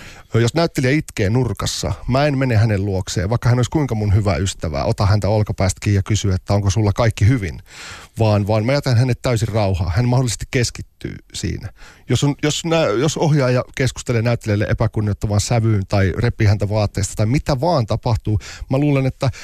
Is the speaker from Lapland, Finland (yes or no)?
yes; Tornio, Lapland, Finland; Mä olin Torniossa, mistä mä oon kotoisin